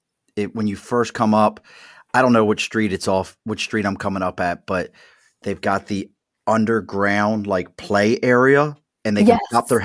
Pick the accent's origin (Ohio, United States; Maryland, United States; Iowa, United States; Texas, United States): Maryland, United States; Baltimore; So I knew nothing about the train world growing up. I grew up in Baltimore.